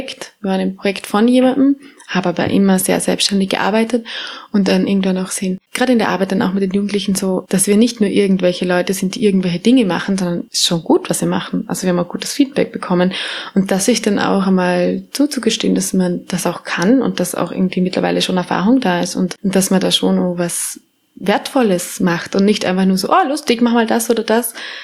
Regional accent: Vorarlberg, Austria; wir kommen beide aus Vorarlberg und da war halt das einfach auch kein Thema.

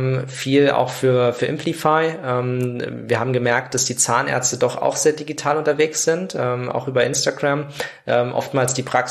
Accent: Saarland, Germany; ich komme ja aus dem Saarland

